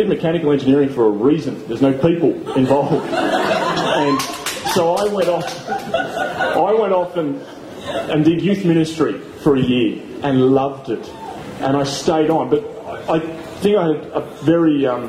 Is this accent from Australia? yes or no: yes; Tasmania, Australia; from Tassie.